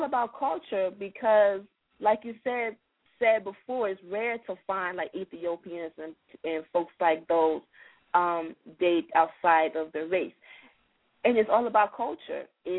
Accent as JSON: {"language": "English", "country": "Liberia", "tie": "born or raised there", "lives_now": "United States", "said": "I'm from Africa. I'm from Liberia, West Africa. I was born there."}